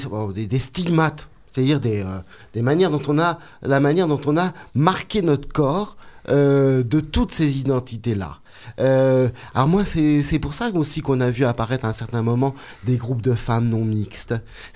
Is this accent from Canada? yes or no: no; France; born there; Désolé, nous, on est nés en France. Désolé, nous, on est allés dans des écoles françaises.